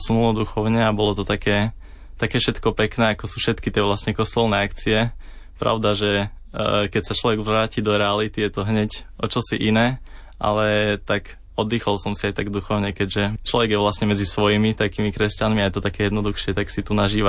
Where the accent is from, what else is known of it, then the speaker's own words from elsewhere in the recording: Michalovce, Košice Region, Slovakia; now in Košice, Slovakia; Pochádzam z Michaloviec, študujem v Košiciach aktuálne, mám 20 rokov, 21 teda